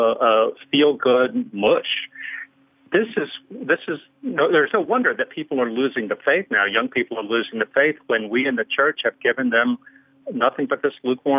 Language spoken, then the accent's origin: English; St. Francisville, Louisiana, United States; also born or lived in Philadelphia, United States; I moved back from Philadelphia to my hometown in South Louisiana, a little town called St. Francisville, right on the Mississippi.